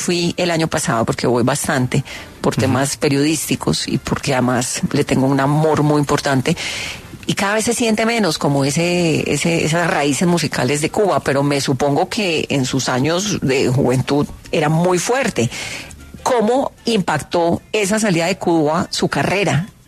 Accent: Colombia; con una chica caleña, además como yo, colombiano, ¿no?

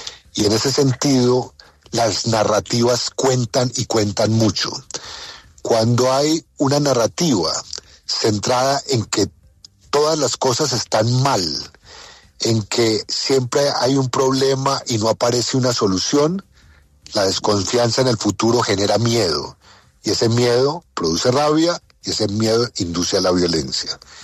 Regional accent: Colombia; es probablemente nuestra incapacidad como colombianos para no unirnos alrededor de la necesidad de poner fin a la violencia.

